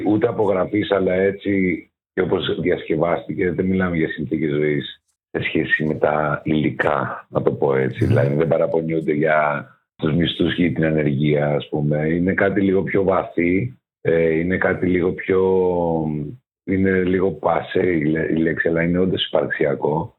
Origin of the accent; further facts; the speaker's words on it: Rhodes, South Aegean, Greece; moved away as an adult; Εννοώ ότι για μένα αυτό έγινε όταν έφυγα από τη Ρόδο. Mm-hmm. 18 χρονών, κάτι που ήθελα από 5 έκτη δημοτικού.